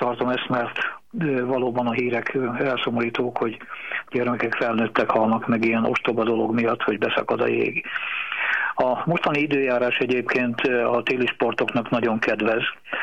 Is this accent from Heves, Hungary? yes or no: yes; Tiszanána, Heves, Hungary; Én emlékszem gyerekkoromban arra, Tiszanánál nőttem fel